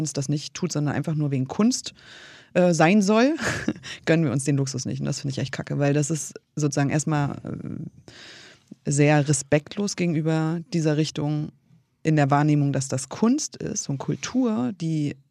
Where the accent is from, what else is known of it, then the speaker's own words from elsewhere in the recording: Kiel, Schleswig-Holstein, Germany; gibt es dafür Räume in meiner Heimatstadt Kiel?